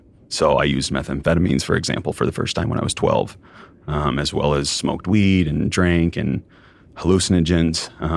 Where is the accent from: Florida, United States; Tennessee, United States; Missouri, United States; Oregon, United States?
Oregon, United States; Typically, I acknowledge that I grew up in Southern Oregon.